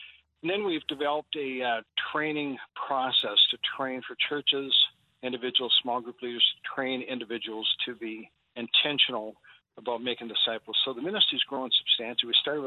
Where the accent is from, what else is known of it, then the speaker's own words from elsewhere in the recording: Canada; I growing up in Canada, you know, it's just such an elitist